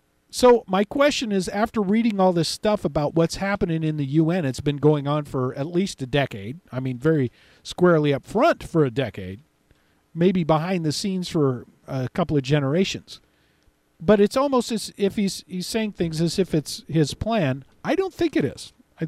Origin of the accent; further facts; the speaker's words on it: California, United States; born there; I was born in California. I have a domicile of origin of California.